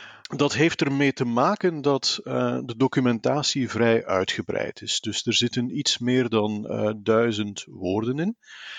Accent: Flanders, Belgium; accent: standard Flemish; Dus ik kom zelf uit West-Vlaanderen, een deel van Vlaanderen waar dialecten nog heel sterk staan. Maar ik ben zelf, jammer genoeg, niet opgegroeid in het dialect. Dus ik ben opgegroeid in wat moet doorgaan voor een standaard Vlaams. Maar ik begreep wel het dialect perfect

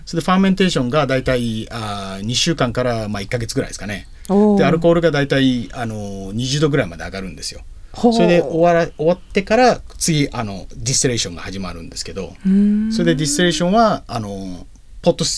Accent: Kanagawa, Japan; 俺は神奈川生まれてるんですけど両親が沖縄なんで、

